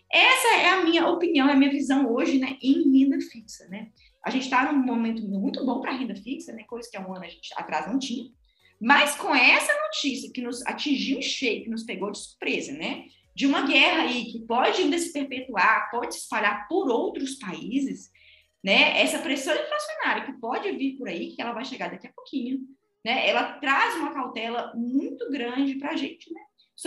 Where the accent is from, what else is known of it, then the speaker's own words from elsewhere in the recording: Brazil; E quando a gente fala de inflação, Rodolfo, sendo brasileiro, a gente não pode, de forma alguma, descuidar disso, né?